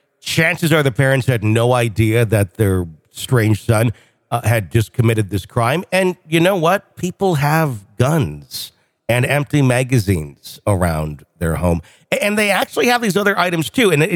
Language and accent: English; Wisconsin, United States; I'm from Wisconsin. It gets very cold in winter.